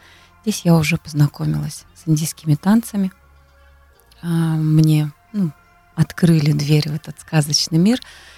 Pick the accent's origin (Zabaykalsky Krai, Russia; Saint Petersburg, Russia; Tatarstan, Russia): Zabaykalsky Krai, Russia; Sherlovaya Gora; Сама я родом из Забайкальского края, выросла в военном городке в Шерловой, училась в Шерловой горе, то есть это Борзинский район, у меня большинство родни мои находятся в Борзе.